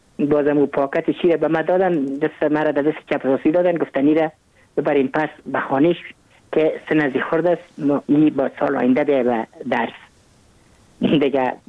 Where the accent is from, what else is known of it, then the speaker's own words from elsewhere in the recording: Kabul, Afghanistan; ما متولد کابل هستم، در نایی اول کابل تولد شدیم.